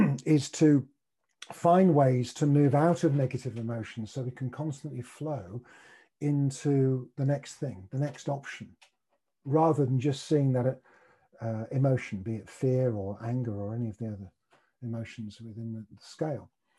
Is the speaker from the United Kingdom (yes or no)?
yes; Birmingham, West Midlands, United Kingdom; I'm from Birmingham, so I almost count as being not living in the south as long as I am.